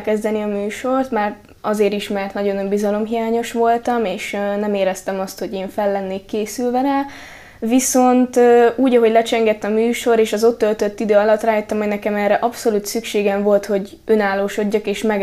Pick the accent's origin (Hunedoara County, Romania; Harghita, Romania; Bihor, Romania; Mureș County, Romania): Mureș County, Romania; Târgu Mureș; Én ugye Marosvásárhelyen születtem, és nagyon sokáig itt éltünk, kb. 14 éves koromig. Utána költöztünk ki csak Nyárádszentbenedekre